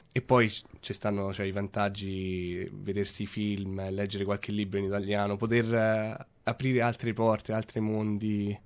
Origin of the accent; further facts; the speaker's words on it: Rome, Lazio, Italy; La mia attuale ragazza, Rebecca, ed io siamo entrambi di Roma. E anche se tra di noi a volte saltiamo dall'inglese all'italiano, cerchiamo di parlare spesso in italiano